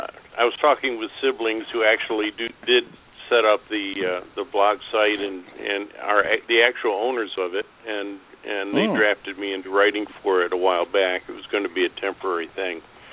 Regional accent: New York, United States; born there; I was born in Upper New York State about halfway between, I guess about halfway between Syracuse and Buffalo and near Rochester, New York.

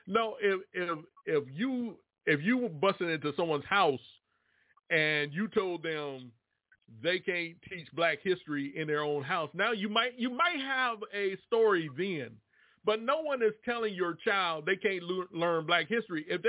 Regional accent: Virginia, United States; born there; I was born in Virginia.

